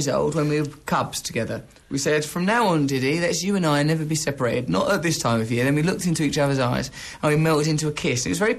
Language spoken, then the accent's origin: English; Grays, East of England, United Kingdom; I'm from Grays in Essex